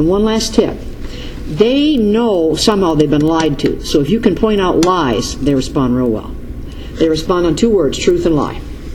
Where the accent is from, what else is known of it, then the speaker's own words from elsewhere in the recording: New York, United States; also born or lived in California; I grew up in New York State when it was number one, and I watched what came in because I'm older than I look. And so I watched it disintegrate, and then I lived in California when it went from number two to near the bottom.